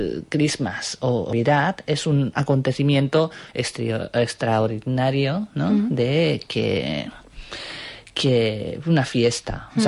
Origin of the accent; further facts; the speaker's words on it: Japan; Spanish is a second language; Es que no soy una japonesa típica.